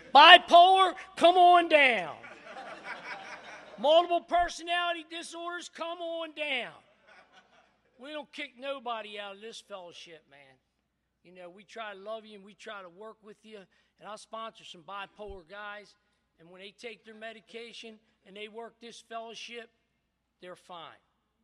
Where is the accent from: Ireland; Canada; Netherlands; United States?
Ireland; I'm Irish, and I'll fight at the drop of a hat.